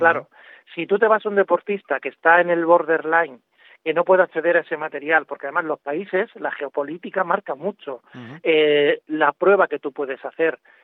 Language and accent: Spanish; Spain; soy el primer español que está en este frente.